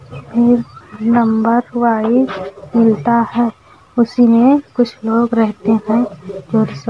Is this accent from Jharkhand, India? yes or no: no; Balrampur, Uttar Pradesh, India; हमारे ज़िले का नाम बलरामपुर है। तहसील तुलसीपुर है। थाना महाराजगंज ब्लॉक कौवापुर है। ग्राम सभा बदलपुर है।